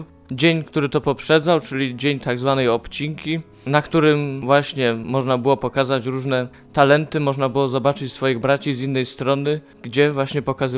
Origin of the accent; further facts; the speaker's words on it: Krotoszyn, Greater Poland Voivodeship, Poland; jestem klerykiem trzeciego roku naszego Wyższego Seminarium Duchownego w Kaliszu. Pochodzę z Krotoszyna, z parafii świętego Andrzeja Boboli.